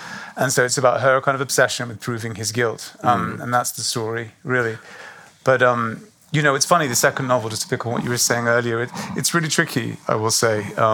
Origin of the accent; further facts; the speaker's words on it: Greece; you can't really escape Greek mythology growing up in Greece because it's everywhere.